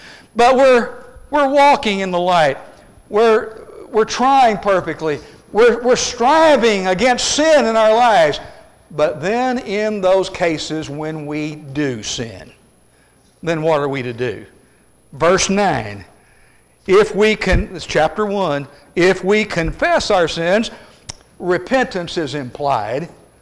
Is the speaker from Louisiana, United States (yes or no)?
no; Midland, Arkansas, United States; I grew up in Midland, Arkansas, population 300. And about 20 miles south of Fort Smith.